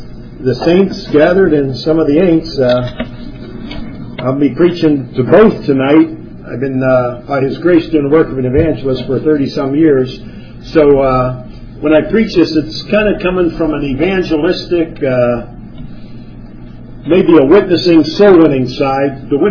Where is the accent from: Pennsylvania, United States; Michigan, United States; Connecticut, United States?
Pennsylvania, United States; Pittsburgh; Okay, turn to Luke 16. I'm from Pittsburgh. Greetings from the saints in Pittsburgh